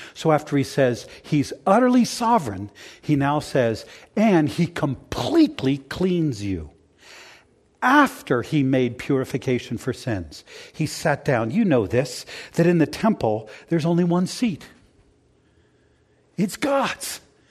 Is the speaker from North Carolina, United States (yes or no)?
no; Philadelphia, Pennsylvania, United States; I grew up in Philadelphia. I've been beat up a few times.